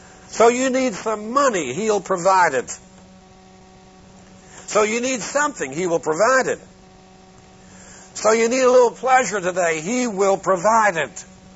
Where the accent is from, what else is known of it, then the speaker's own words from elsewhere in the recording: Philadelphia, Pennsylvania, United States; And I said, I was raised in Philadelphia.